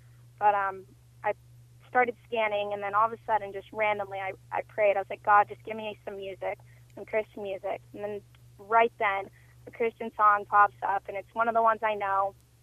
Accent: California, United States; I grew up in Orange County, and the pressure of going to college, the pressure of being skinny, the pressure of having the cute clothes

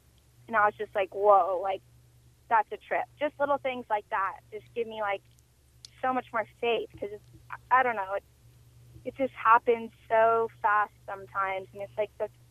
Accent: California, United States; I grew up in Orange County, and the pressure of going to college, the pressure of being skinny, the pressure of having the cute clothes

